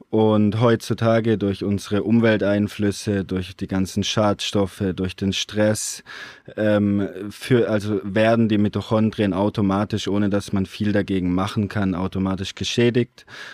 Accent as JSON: {"language": "German", "region": "Southern Germany", "country": "Germany", "said": "ich bin 23, komme aus Süddeutschland."}